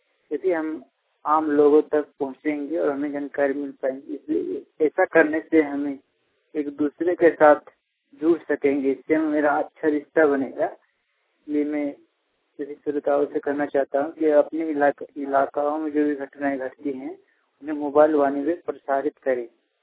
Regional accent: Lahar Beda, Jharkhand, India; मेरे गांव का नाम लाहर बेड़ा कुशल बंधा बंदी पंचायत प्रखंड चंद्रपुरा से बोल रहा हूँ, बोकारो डिस्ट्रिक्ट का हूँ।

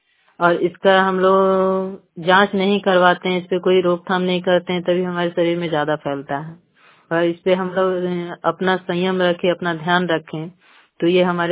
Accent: Chandi, Bihar, India; मैं चंडी से हूँ।

